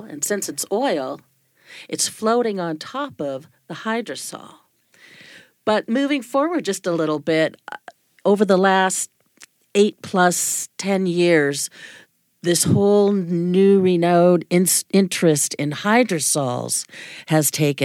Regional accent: California, United States; I was really, really a lucky child to be growing up in Southern California.

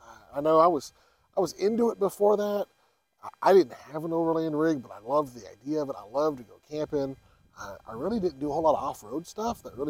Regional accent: Texas, United States; I grew up in Texas, where everything is private land.

